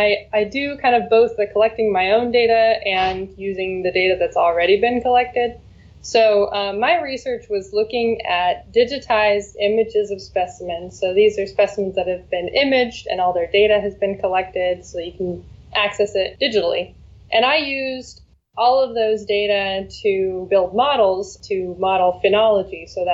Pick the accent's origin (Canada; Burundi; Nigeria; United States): United States; Oregon; So I was from Oregon, and I saw this opportunity come up.